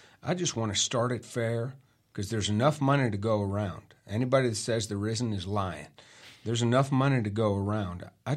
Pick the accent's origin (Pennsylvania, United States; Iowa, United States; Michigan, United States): Pennsylvania, United States; I grew up outside Pittsburgh, and I've got feelings invested in Pitt basketball.